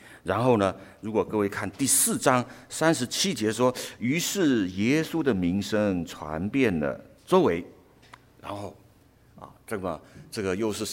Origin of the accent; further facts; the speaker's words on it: Hualien, Hualien County, Taiwan; 我是花莲人啊，我从小生长在花莲。花莲是大家知道是一个比较乡下的地方，然后可是呢风景很漂亮，依山傍水啊，我从小就在那个环境长大